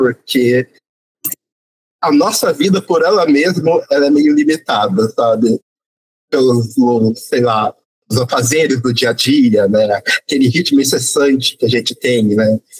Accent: Brazil; nós temos problemas de vida, porque nós somos brasileiros.

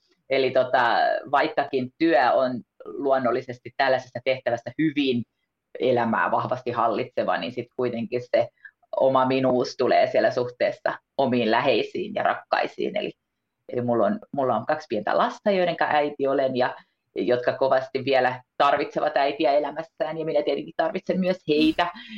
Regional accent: Vaasa, Ostrobothnia, Finland; mä olen Vaasasta kotoisin

